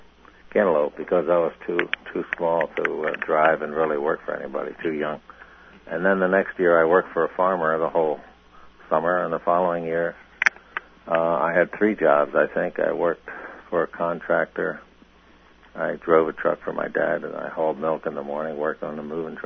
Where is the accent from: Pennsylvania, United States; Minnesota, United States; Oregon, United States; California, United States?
Pennsylvania, United States; Doylestown; I grew up in Doylestown pretty much, or just outside of Doylestown. It had about 12,000 people at the time, and it's the county seat of Bucks County, which is a pretty famous county in Pennsylvania.